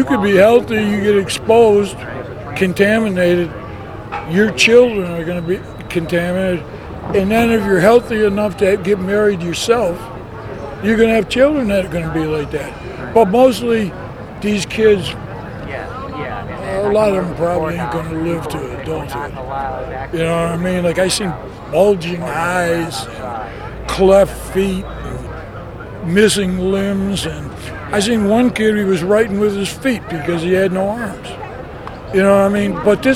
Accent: United States; You know, I'm an American and I'm proud of that.

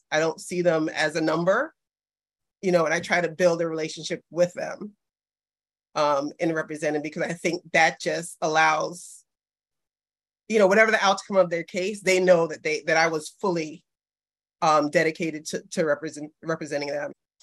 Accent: Brooklyn, New York, United States; because I was born and raised in Brooklyn

